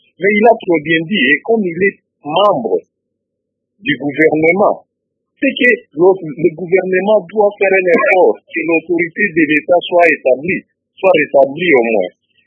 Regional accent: DR Congo; D'après tout, nous sommes des Congolais, nous devons respecter notre culture congolaise.

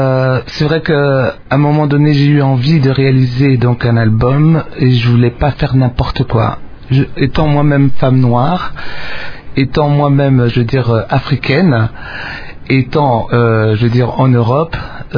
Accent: Geneva, Switzerland; born there; je suis congolaise, mais je suis née à Genève, mon père est ambassadeur, on a énormément voyagé

